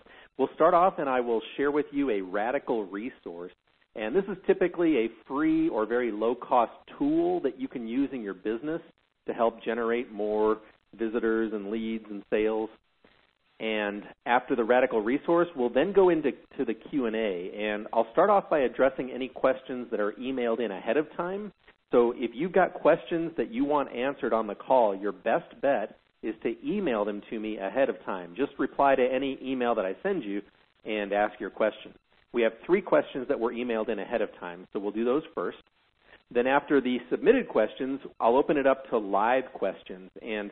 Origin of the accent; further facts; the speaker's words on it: Missouri, United States; moved away as an adult; now in Germany; I'm from Missouri.